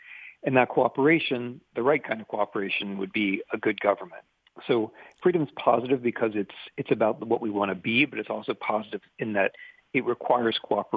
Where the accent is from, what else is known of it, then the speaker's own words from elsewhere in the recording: Centerville, Ohio, United States; I grew up in Centerville, went to Centerville Public Schools, and was very familiar with Yellow Springs.